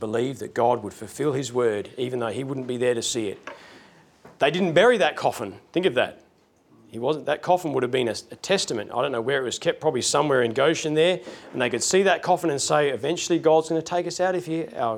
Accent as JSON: {"language": "English", "country": "Australia", "said": "I'm actually shocked and I'm actually ashamed as an Australian citizen at the anti-Semitic rallies that are being held and the people marching in the streets of Sydney and Melbourne"}